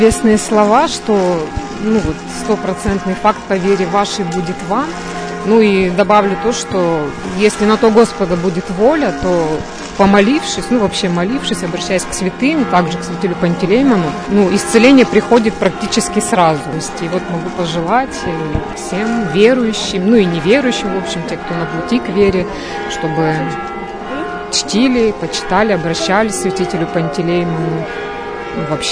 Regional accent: Yekaterinburg, Sverdlovsk Oblast, Russia; я из Екатеринбурга, но я в основном прихожанка прихода храма всех святых на Блюхера, на Михайловском кладбище.

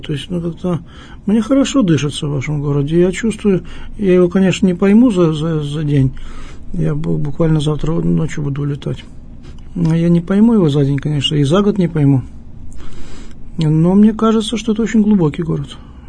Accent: Lviv, Lviv Oblast, Ukraine; born there; родился во Львове, да, я родился во Львове, в столице Западной Украины

